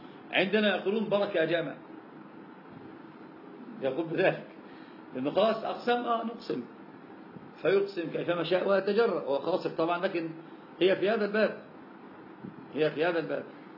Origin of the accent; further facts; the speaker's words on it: Egypt; مكان هو بيسمونها عندنا في مصر العوام جميعا يسمونها شيئا